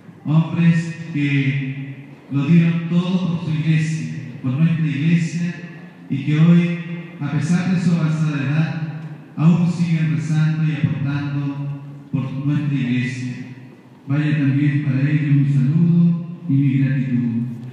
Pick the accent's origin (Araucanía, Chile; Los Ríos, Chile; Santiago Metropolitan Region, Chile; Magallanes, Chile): Araucanía, Chile; Puerto Domínguez; del sur de nuestro país, de Puerto Domínguez, mi tierra natal